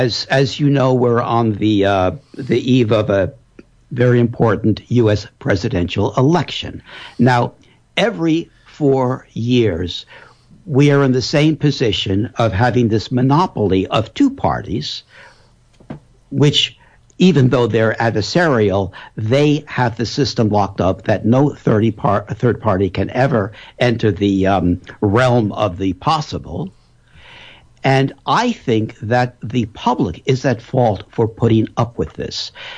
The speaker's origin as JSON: {"language": "English", "country": "United States", "said": "as you can tell by my accent, where I'm originally from, in the United States"}